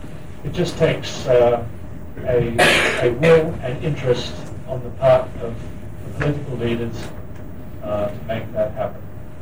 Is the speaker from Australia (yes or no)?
yes; South Australia, Australia; for a young kid growing up in South Australia